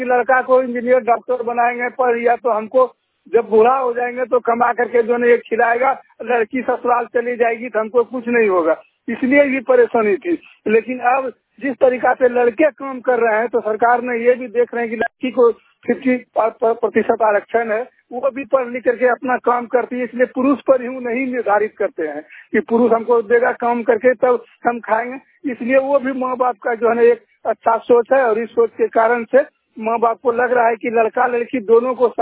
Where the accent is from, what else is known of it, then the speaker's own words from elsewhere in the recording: Kharagpur, Bihar, India; हम जिस क्षेत्र से आते हैं खड़गपुर से चटिया अंबर अनुमंडल से यहाँ देख रहे हैं कि काफी बदलाव देखा जा रहा है